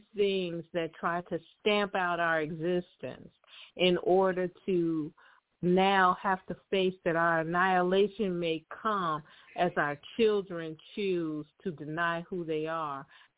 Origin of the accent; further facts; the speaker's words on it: Nigeria; I'm Nigerian.